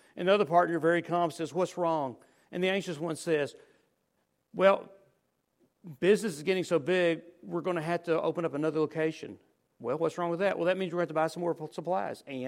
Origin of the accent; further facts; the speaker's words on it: Winsboro, United States; I'm reminded of growing up in Winsboro one summer night.